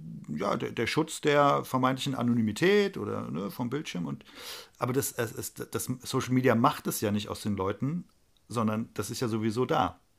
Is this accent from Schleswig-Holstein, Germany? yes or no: no; Frankfurt, Hesse, Germany; Ich bin in Rödelheim aufgewachsen, die ersten 30 Jahre meines Lebens. Und Rödelheim ist super und hat halt Ewigkeiten so ein Schattendasein irgendwie gefristet innerhalb von Frankfurt.